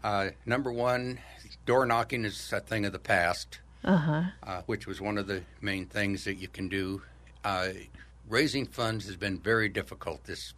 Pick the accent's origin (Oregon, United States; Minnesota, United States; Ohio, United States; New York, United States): Oregon, United States; Eagle Point; Background, I was raised down in Southern Oregon, Eagle Point